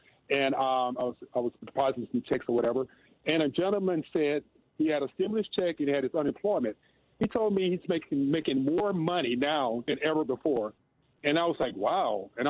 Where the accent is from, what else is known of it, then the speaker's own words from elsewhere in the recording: Alabama, United States; now in Albuquerque, United States; growing up, I grew up in Alabama. It's here in Albuquerque, New Mexico, we like 3% of the population.